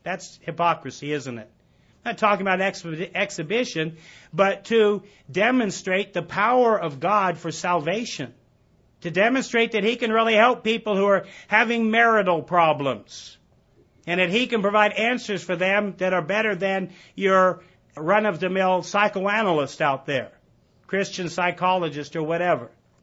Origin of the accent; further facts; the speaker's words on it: Alabama, United States; Now, I ran into somebody earlier who says they support LSU, and we're from Alabama, so anyway, we're not about bragging rights.